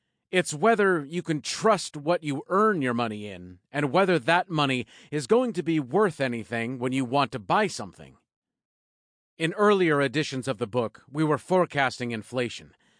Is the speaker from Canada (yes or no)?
no; New England, United States; The analogy fits for me because I grew up in New England.